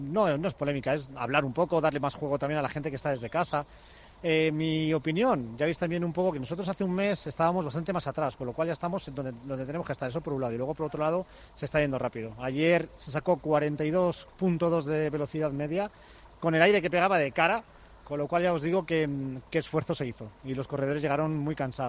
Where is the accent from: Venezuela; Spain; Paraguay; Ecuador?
Spain; Community of Madrid; si me pongo aquí un poco castizo, ¿no?, que soy madrileño